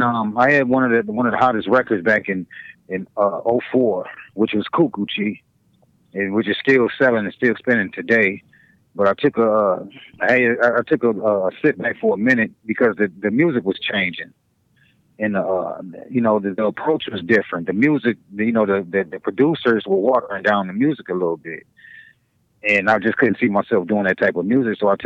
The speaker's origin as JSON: {"language": "English", "town": "Westland", "region": "Michigan", "country": "United States", "tie": "born or raised there", "said": "No, I grew up in Westland."}